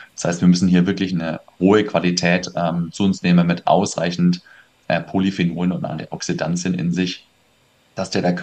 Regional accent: Bavaria, Germany; also born or lived in Vienna / Stuttgart; now in Sauerland, Germany; Ich komme tatsächlich aus der Erlangen-Nürnberger

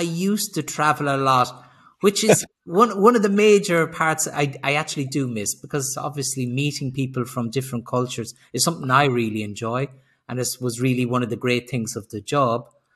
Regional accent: Ireland; moved away as an adult; also born or lived in Sweden / Slovenia / Spain; now in Germany; And I'm originally Irish, but I've lived outside of Ireland for 30 years, and I've lived in a number of countries, worked in a number of organizations, lived in Sweden, Slovenia, Spain, and now I'm living here in Germany.

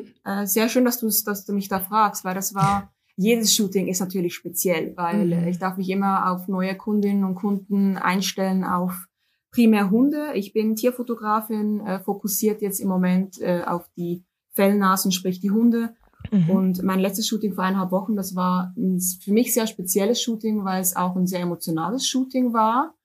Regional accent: Switzerland; now in Hamburg, Germany; Jahre alt und lebe seit bald 4 Jahren in meiner absoluten Lieblingsstadt in Hamburg. Bin ursprünglich aber, komme ich aus der Schweiz, ich bin Schweizerin. Das hört man, glaube ich, auch an meinem Deutsch ein bisschen, aber nach 4 Jahren immer noch.

